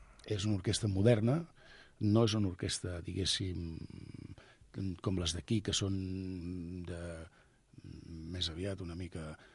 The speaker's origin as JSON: {"language": "Catalan", "town": "Barcelona", "region": "Catalonia", "country": "Spain", "tie": "born there", "lives_now": "Garriguella, Spain", "said": "soc nascut a Barcelona, però visco a Garriguella"}